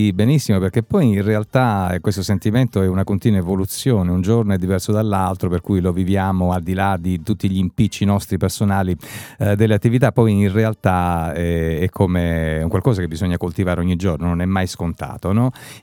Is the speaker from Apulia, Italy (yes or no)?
yes; Apulia, Italy; Io da pugliese non dovrei dirlo, perché in realtà siamo molto fortunati geograficamente